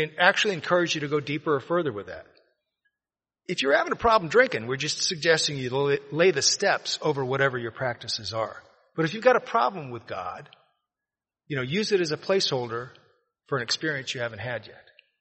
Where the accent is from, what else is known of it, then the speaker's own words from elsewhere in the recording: Las Vegas, Nevada, United States; I'm 4 or 5 years old. I'm growing up in Las Vegas, Nevada. It's the early 60s.